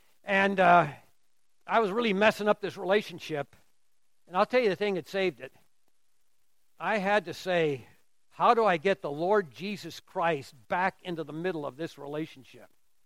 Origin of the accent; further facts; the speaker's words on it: Duluth, Minnesota, United States; Now, I grew up in Duluth, Minnesota, about the same latitude, you know, and that's a nice place. I love northern Minnesota.